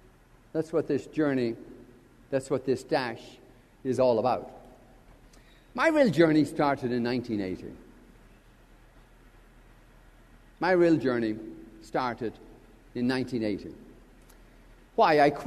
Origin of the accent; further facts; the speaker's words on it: Ireland; You know, being Irish, we have a lot of empathy for Eastern Kentucky. The Scots and the Irish went to Eastern Kentucky.